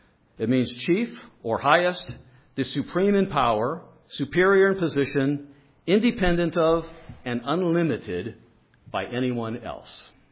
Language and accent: English; Midwest, United States; I remember when I was growing up in the Midwest, there were sparrows everywhere